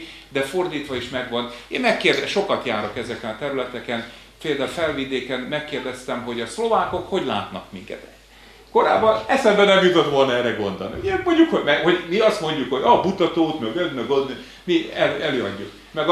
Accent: Békés, Hungary; én Békés megyei vagyok

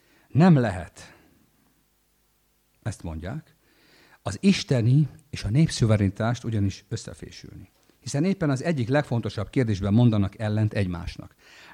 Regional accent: Libya; Ugye én Líbiában nőttem fel, ahol ugye törzsi társadalmak vannak, olyan 120 törzs él körülbelül Líbiában.

